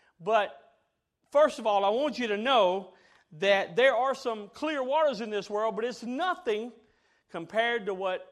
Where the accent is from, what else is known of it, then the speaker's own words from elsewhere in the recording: Mississippi, United States; We had dairy cows like that when I was growing up in Mississippi.